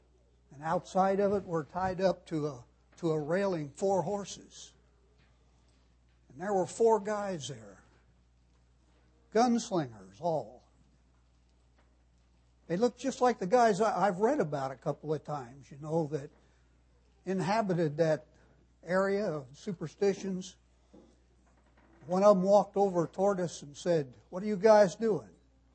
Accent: Arizona, United States; When I was a kid growing up in Arizona, it was quite a primitive place in many aspects.

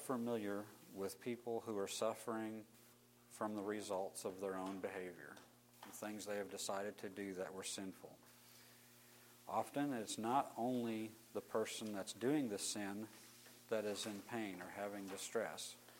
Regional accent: Wisconsin, United States; also born or lived in Houston, Missouri; now in Springfield, United States; That's my wife, Janine, in the green coat. We're from Springfield, Missouri. Originally, I'm from the Wisconsin area, and my parents moved to Houston, Missouri in 1978.

